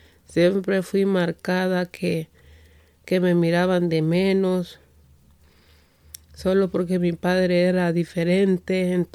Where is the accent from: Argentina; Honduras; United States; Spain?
Honduras; moved away; soy de Honduras. Llegué y yo emigré a ese país en el 2016.